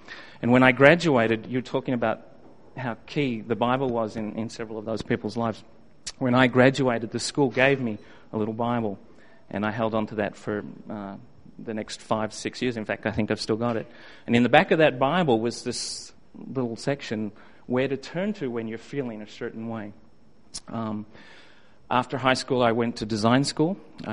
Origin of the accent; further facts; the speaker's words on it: Australia; growing up in Australia, I think we don't realize it